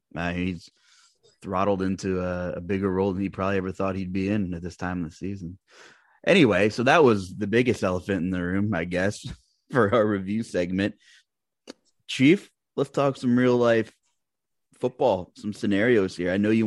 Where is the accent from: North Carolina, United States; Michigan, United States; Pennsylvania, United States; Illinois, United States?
Pennsylvania, United States; I grew up in Pennsylvania. I watched him play a lot of football.